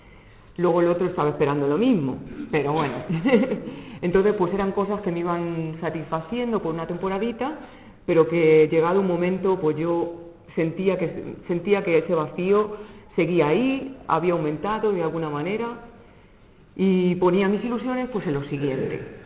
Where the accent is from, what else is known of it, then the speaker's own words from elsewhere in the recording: Alcorcón, Community of Madrid, Spain; seguramente y que, bueno, yo soy de aquí, de Alcorcón, o allí es donde nací y donde transcurrió mi infancia y mi juventud.